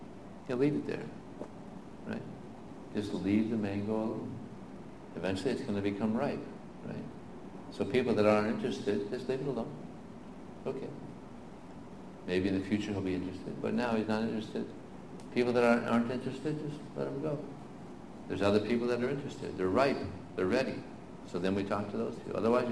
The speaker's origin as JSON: {"language": "English", "country": "United States", "said": "I tell them, listen, I'm an American."}